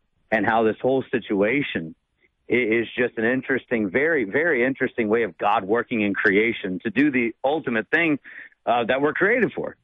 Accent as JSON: {"language": "English", "region": "Southern US", "country": "United States", "tie": "born or raised there", "said": "because I love that growing up in the South"}